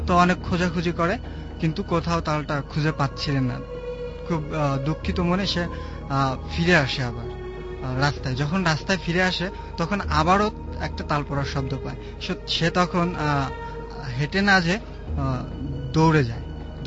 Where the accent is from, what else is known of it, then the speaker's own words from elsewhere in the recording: Dhanmondi, Dhaka Division, Bangladesh; ধানমন্ডি থেকে এসেছি